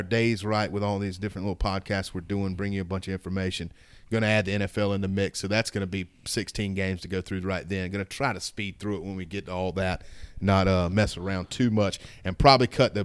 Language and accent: English; the South, United States; I'm just biased as a Southerner.